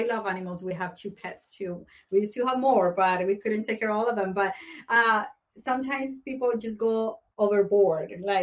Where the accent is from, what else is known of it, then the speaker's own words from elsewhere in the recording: Colombia; I'm thinking Colombia because that's my home country.